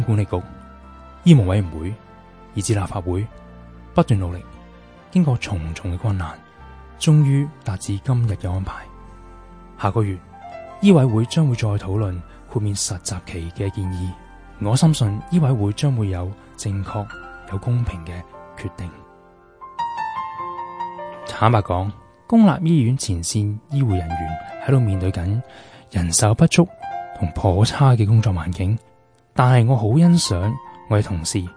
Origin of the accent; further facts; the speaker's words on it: Hong Kong; also born or lived in United Kingdom; 我和我太太都在香港长大，现在父母年纪都不小了